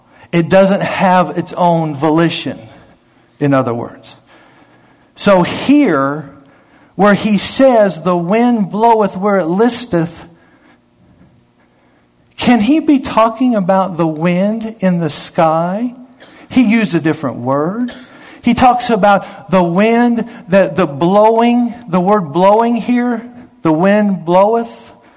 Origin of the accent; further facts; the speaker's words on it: Florida, United States; And I came from Florida. In Florida, they sell little cans of sunshine.